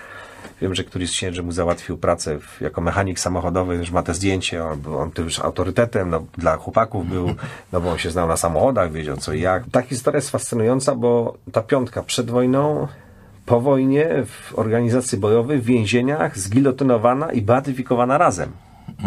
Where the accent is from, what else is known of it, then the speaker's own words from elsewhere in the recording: Poznań, Greater Poland Voivodeship, Poland; born there; ja się urodziłem na Osiedlu Przyjaźni w Poznaniu